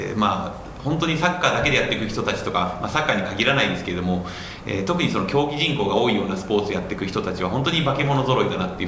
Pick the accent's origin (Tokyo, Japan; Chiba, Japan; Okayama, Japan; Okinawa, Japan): Tokyo, Japan; Nakano; 出身は東京の中野区です。